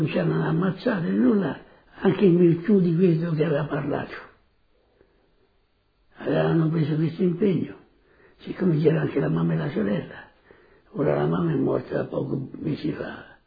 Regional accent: Seravezza, Tuscany, Italy; born there; Sono nato a Seravezza, in provincia di Lucca, il 23 novembre del 1924.

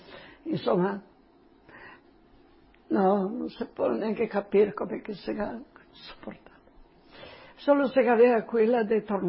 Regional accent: Slovenia; Italian is a second language; sono slovena e non posso. Posso essere diversi anni che non parlo tanto italiano perché sono via del mio lavoro.

